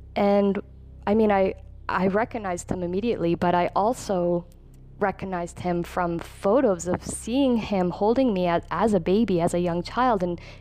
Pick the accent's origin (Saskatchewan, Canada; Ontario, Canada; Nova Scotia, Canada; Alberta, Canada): Alberta, Canada; Edmonton; I'm from Canada, Edmonton